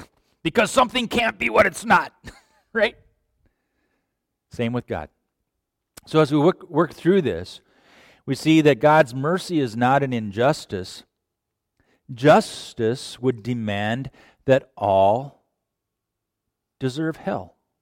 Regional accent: Owatonna, Minnesota, United States; I did not grow up in New York City. I grew up in Owatonna, Minnesota. 20,000 people, right?

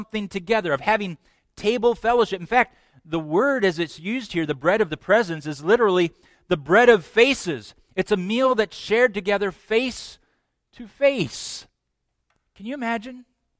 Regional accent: Owatonna, Minnesota, United States; I grew up in Owatonna, where Pillsbury Baptist Bible College was located

